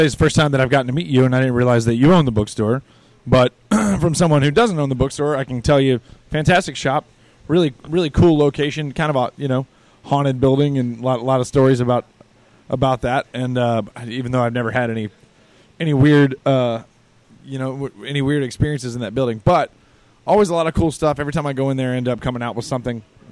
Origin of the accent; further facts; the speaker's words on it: Midwest, United States; but that's because I'm from the Midwest.